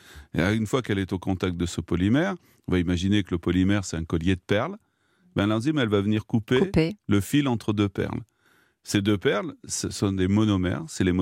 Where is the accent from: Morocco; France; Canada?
France; Marseille, Provence-Alpes-Côte d'Azur; en tant que Marseillais, on est sur un bateau